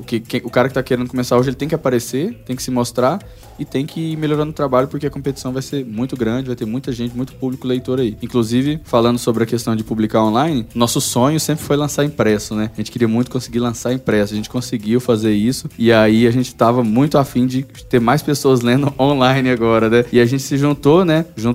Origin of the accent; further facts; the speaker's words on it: Uberlândia, Minas Gerais, Brazil; eu nasci em Uberlândia, Minas Gerais, interior. A família da minha mãe veio de uma cidade de 2 mil habitantes. Então, meu mundo era Minas Gerais. Até os 20 anos eu não tinha saído de Minas Gerais